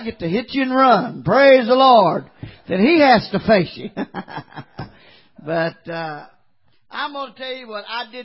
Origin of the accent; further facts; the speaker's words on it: Morton's Gap, Kentucky, United States; I'm from Morton's Gap, Kentucky. Now you don't get no country than that. Hallelujah. When you're from Morton's Gap, Kentucky, and you leave there, anywhere you're going, you're going up.